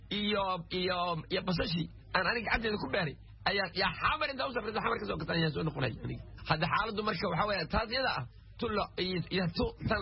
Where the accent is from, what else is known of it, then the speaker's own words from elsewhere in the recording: Luuq, Gedo, Somalia; also born or lived in Qoryooley; now in Kenya; luuq meeshii keliya ah aan ku barbaaray inaan kula qaaday luuq baan joogay 91 burburka